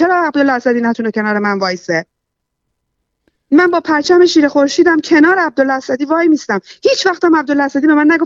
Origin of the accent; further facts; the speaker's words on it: Iran; به عنوان یک ایرانی، باعث افتخارمه